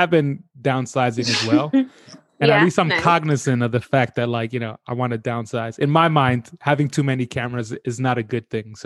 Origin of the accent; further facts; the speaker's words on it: New York City, New York, United States; I mean, I'm from New York City and last night, actually, the last two nights, it's been snowing like crazy in New York.